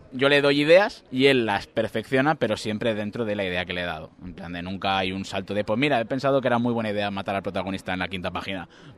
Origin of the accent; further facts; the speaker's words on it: Villar del Arzobispo, Valencian Community, Spain; También está en mi pueblo, que es Villar del Arzobispo